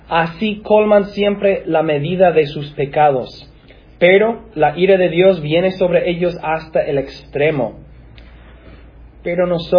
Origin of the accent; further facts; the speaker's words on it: Massachusetts, United States; born there; yo nací en Massachusetts, a la otra costa. Y cuando yo tenía 11 años, nosotros vivíamos al lado de mis abuelos.